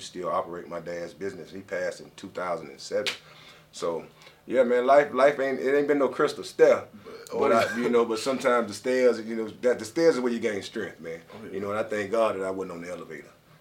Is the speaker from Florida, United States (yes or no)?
yes; Tallahassee, Florida, United States; Of course, it's not riddled with complete success stories. Of course, I grew up in Tallahassee.